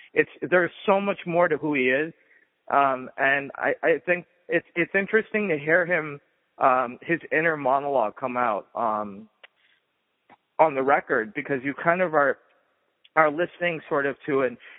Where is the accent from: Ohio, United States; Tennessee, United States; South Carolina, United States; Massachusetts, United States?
Massachusetts, United States; Cambridge; I was raised in Harvard Square. And I remember going there, you know, my family had a business.